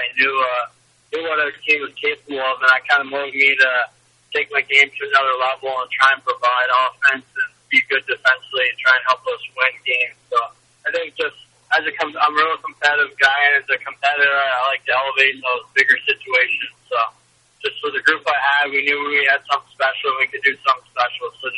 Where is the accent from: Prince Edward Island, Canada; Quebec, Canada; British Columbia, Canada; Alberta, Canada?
Prince Edward Island, Canada; Summerside; I've had great support for my whole life growing up in Summerside. It's a real tight-knit community